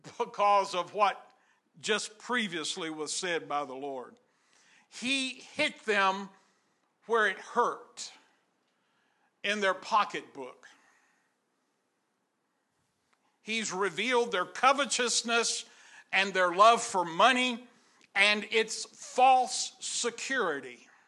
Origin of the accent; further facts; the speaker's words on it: Texas, United States; I know it is hard for some of y'all to believe that I'm actually from East Texas because I speak so refined and sophisticated.